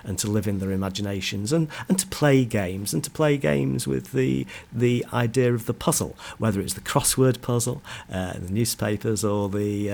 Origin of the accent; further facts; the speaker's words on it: North West England, United Kingdom; And what happened was that growing up in Cheshire, there was an American who came to live in a pretty village nearby